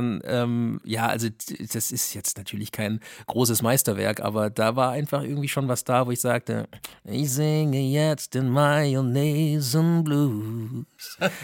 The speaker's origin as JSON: {"language": "German", "town": "Freirachdorf", "region": "Rhineland-Palatinate", "country": "Germany", "tie": "born or raised there", "also_born_or_lived": "Hesse", "said": "aufgewachsen bin ich eigentlich im Westerwald da in der Nähe von Neuwied, Montabaur da, ne? Genau, in Freirachdorf, ein ganz kleines Dorf und Tierdorf."}